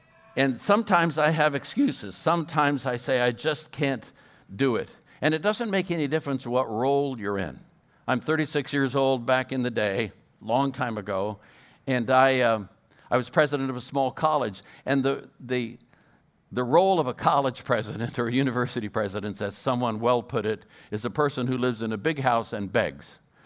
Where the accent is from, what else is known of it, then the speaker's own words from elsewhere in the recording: Oakland, California, United States; I'm a kid from East Oakland.